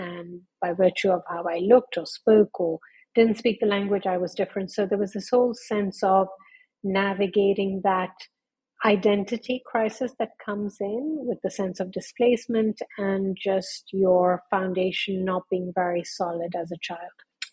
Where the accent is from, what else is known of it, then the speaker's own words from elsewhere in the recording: London, United Kingdom; born there; So for your listeners, obviously, they'll hear I'm not American. I was born in London, where of Parsi faith